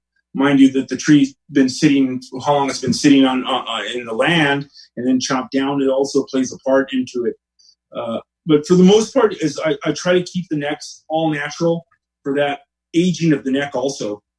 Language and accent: English; Oxnard, California, United States; I mean, I grew up here in Oxnard, where Guild is now. And a young kid, poor kid, wanted to learn guitar.